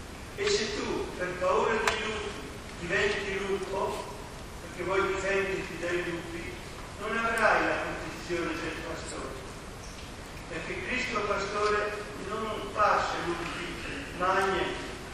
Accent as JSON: {"language": "Italian", "region": "Trentino-Alto Adige", "country": "Italy", "said": "io vengo dalla Val di Non del Trentino"}